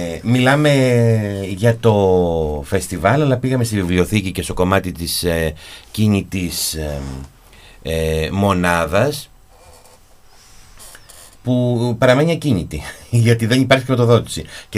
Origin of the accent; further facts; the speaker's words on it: Peloponnese, Greece; Εγώ θυμάμαι στο χωριό μου, όταν ερχόταν η βιβλιοθήκη από τη Σπάρτη